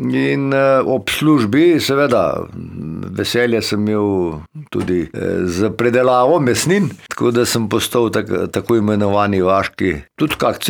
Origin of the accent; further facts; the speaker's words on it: Bušinja vas, Southeast Slovenia, Slovenia; born there; now in Bloke, Slovenia; jaz sem rojen v Bušinji vasi, v Beli krajini, pač pot me je prinesla na Bloke leta 76, to je že kar precej let nazaj, se pravi 46 let in seveda sem tudi ostal na Blokah.